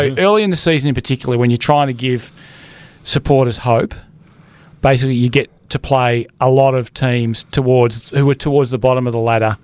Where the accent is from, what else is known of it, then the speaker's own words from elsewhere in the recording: Darkan, Western Australia, Australia; I come from Darken, which actually means black rock.